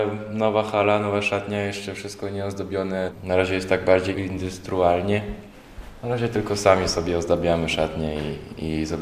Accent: Paris, Île-de-France, France; Polish is a second language; jestem z Paryża i to jest moje miasto z urodzenia. W aglomeracji na północnym zachodzie tam też mieliśmy nie za dużo, tam ze 180 tysięcy było ludzi w moim miasteczku

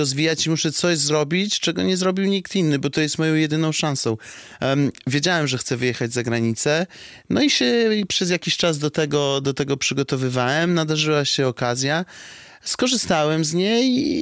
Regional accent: Białystok, Podlaskie Voivodeship, Poland; born or raised there

